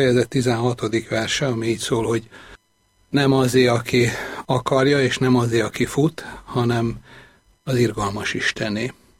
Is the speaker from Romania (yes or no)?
no; Balatonfűzfő, Veszprém County, Hungary; born or raised there